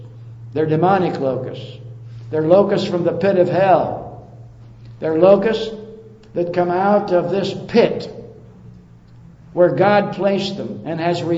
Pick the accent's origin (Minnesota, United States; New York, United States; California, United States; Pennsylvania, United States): California, United States; Glendora; I was raised in Glendora. Glendora is right against the San Gabriel Mountains, as I'm sure you know.